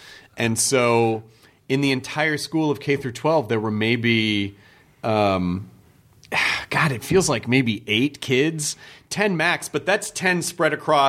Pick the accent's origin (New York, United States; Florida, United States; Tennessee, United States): Tennessee, United States; Memphis; I was in, when I grew up in Memphis, I was in a lot of my nerddom really revolves around one teacher that I had who was the math teacher.